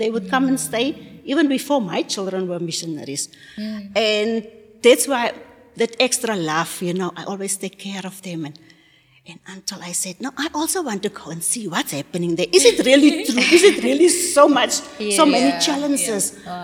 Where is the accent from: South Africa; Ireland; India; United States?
South Africa; Oh, where are you from? I'm from South Africa.